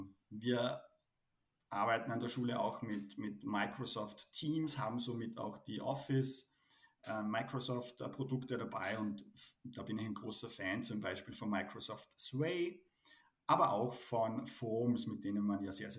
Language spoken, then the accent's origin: German; Salzburg, Austria; now in Germany; ich komme aus Salzburg, du hast es schon erwähnt, bin aber tatsächlich seit 2004 Lehrer in Bayern